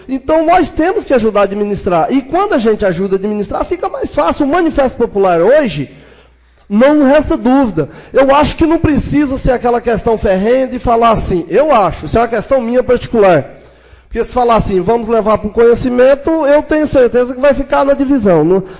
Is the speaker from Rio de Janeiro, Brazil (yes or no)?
no; Ceará, Brazil; Eu saí daqui e fui para minha terra natal, Ceará, na minha cidade.